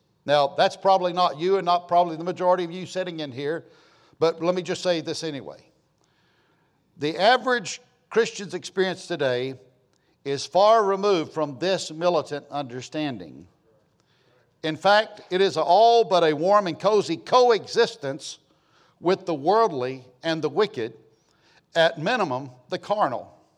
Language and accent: English; United States; I'm an American, I thank God I'm American